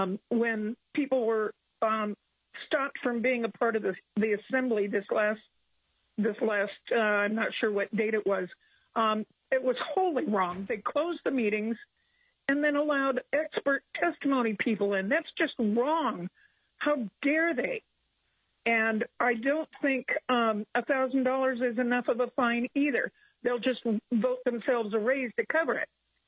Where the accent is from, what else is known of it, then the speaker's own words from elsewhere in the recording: Anchorage, Alaska, United States; I am from Anchorage